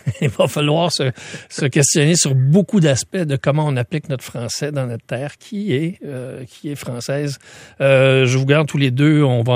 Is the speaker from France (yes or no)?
no; Quebec, Canada; first language French; notre société québécoise est en train de perdre du chemin qu'on a accompli péniblement pour promouvoir notre première langue, qui est le français, et qui fait partie de notre identité.